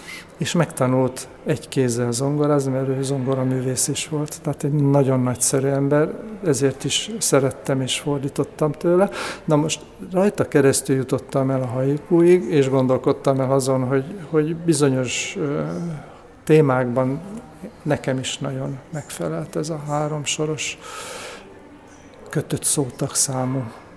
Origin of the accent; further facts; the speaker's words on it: Nyíregyháza, Szabolcs-Szatmár-Bereg, Hungary; nyíregyháziak vagyunk, földiek vagyunk, nem egyhitűek, mert én evangélikus vagyok